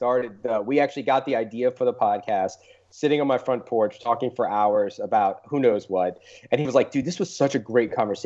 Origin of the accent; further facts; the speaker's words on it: New Orleans, Louisiana, United States; we talk a little bit about the Saints every now and then since we're from New Orleans.